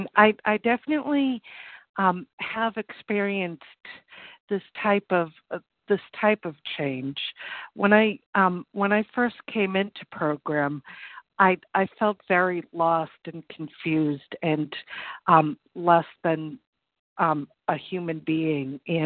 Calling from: Massachusetts, United States; I'm calling from Massachusetts.

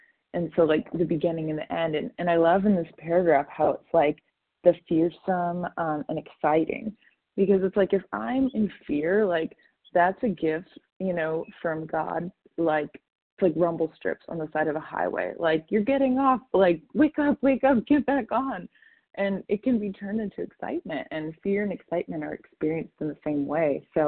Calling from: California, United States; I'm calling from California.

